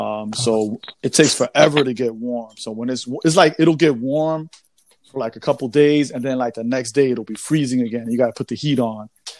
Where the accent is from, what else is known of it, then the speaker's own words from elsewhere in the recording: New York City, New York, United States; Growing up in New York City, we did salsa, merengue, bachata.